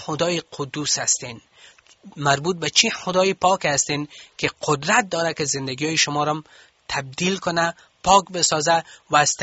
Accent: Afghanistan; ما افغان هستیم. ما مردم ما را دوست داریم. ما قانون کشور ما را دوست داریم.

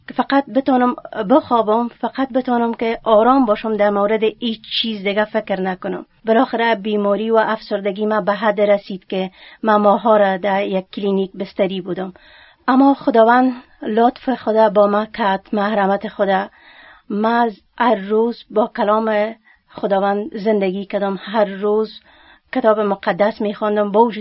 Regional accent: Afghanistan; ما هم از جمله او زنا هستم که در افغانستان رنجای بسیار زیاد را کشیدیم.

